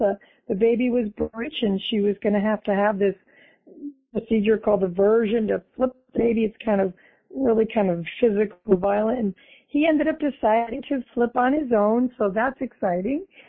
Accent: Connecticut, United States; moved away; I grew up in Connecticut, Sarah, and I really miss those beautiful colors.

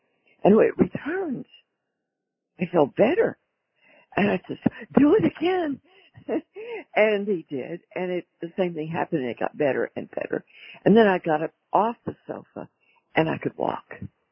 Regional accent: Texas, United States; one of the things I really do like so much about my home country of North Texas is the springs and the falls are just awesome.

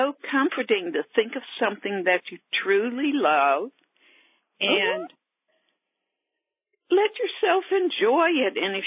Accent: Alabama, United States; born there; And I was born in Alabama. I love banana pudding with meringue on top, homemade banana pudding.

